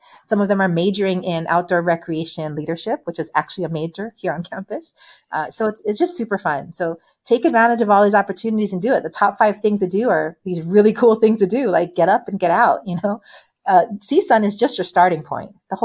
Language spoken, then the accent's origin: English; California, United States; In-N-Out is from California. I was born and raised in California.